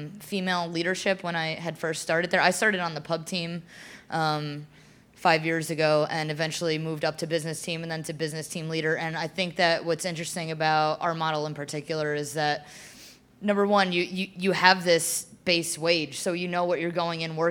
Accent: New Jersey, United States; You know, I'm from New Jersey. I didn't know what a co-op was.

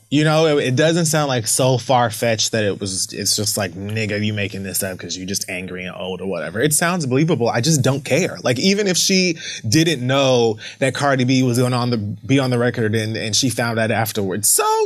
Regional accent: Bronx, New York, United States; he knows that I'm like, I'm passionate and I'm from the Bronx and whatever, whatever.

